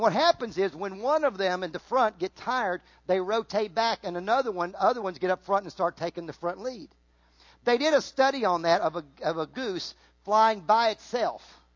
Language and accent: English; Riverside, California, United States; born there; I was born in Riverside, California.